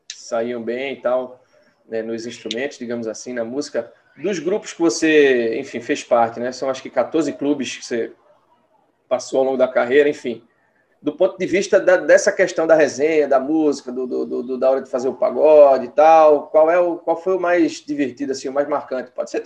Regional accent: Recife, Pernambuco, Brazil; a gente é do Recife

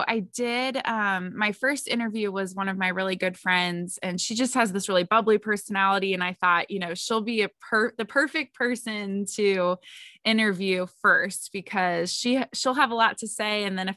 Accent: Cincinnati, Ohio, United States; But I'm from Cincinnati, Ohio.

